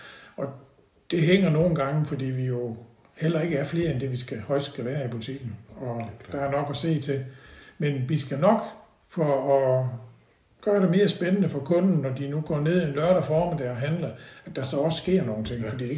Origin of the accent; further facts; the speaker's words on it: Odense, Region of Southern Denmark, Denmark; now in Haderslev, Denmark; vi kommer fra Odense, som jo både kulturmæssigt og sport og alt sådan noget, var jo, der er en stor by, ikke?